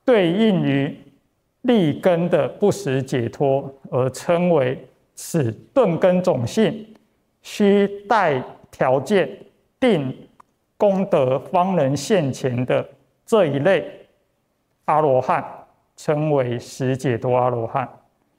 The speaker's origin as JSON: {"language": "Chinese", "country": "Taiwan", "said": "就像说我是台湾人"}